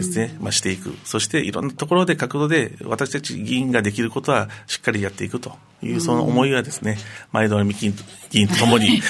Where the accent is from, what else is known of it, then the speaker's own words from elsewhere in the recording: Okinawa, Japan; 私もこの沖縄出身ということで